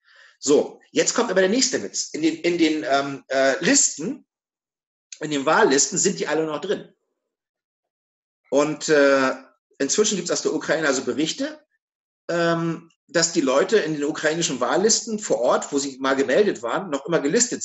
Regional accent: Germany; now in Russia; Wenn ich als Deutscher hier in Russland wohne, kann ich zur Bundestagswahl in das Konsulat gehen und da meine Stimme abgeben.

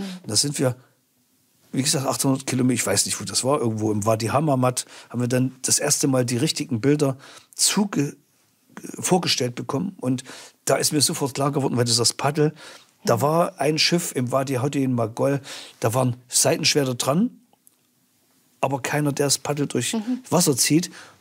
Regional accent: Thuringia, Germany; Aber als Thüringer an so einem kleinen Flüsschen Nesse bei Gotha, ja, da mussten wir uns das hart erarbeiten.

